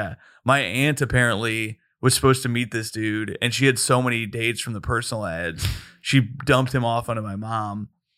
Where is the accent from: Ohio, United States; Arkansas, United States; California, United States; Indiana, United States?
Indiana, United States; Bloomington; Bloomington, Indiana, to be specific, but more like the outskirts, because Bloomington's a college town.